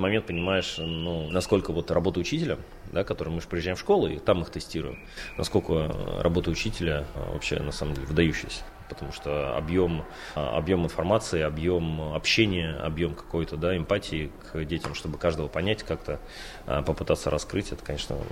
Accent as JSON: {"language": "Russian", "country": "Russia", "tie": "born or raised there", "said": "И тем более я родился в Приморском районе, живу тут всю жизнь."}